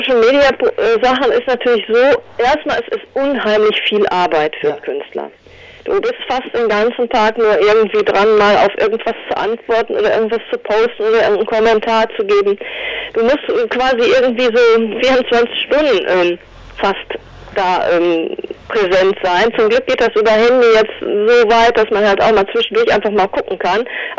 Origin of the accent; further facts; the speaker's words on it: North Rhine-Westphalia, Germany; ja, ich bin auch aus Nordrhein-Westfalen, von daher.